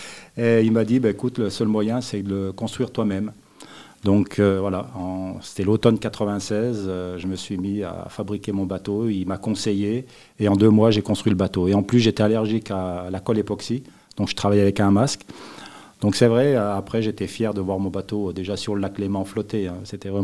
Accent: Evian, Auvergne-Rhône-Alpes, France; born there; Ça sera rejoindre Evian où je suis né à Memphis où est mort

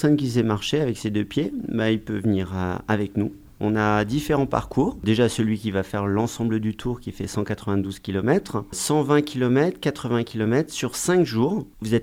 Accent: Auvergne-Rhône-Alpes, France; Alors bien sûr, chez nous, dans le Chablais aussi, on a des très bons vignerons.

